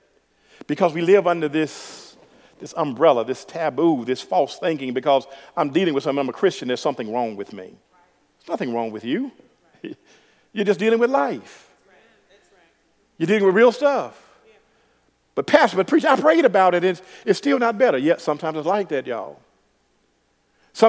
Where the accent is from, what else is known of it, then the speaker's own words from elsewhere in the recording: the South, United States; I'm from the South, y'all.